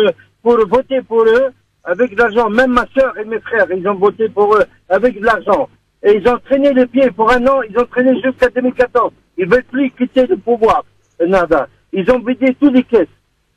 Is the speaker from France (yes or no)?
no; Sousse, Sousse Governorate, Tunisia; Oui, je suis tunisien de Sousse